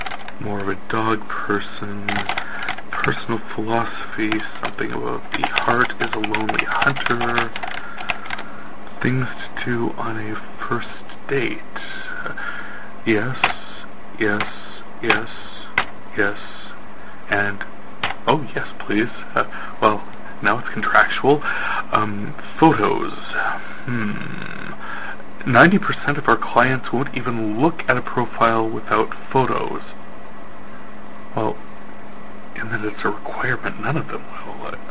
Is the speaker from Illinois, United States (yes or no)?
no; North Dakota, United States; I am from North Dakota